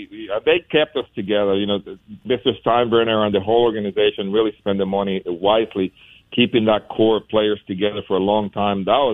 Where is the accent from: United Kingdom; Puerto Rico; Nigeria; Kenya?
Puerto Rico; growing up in Puerto Rico, I ate a lot of those.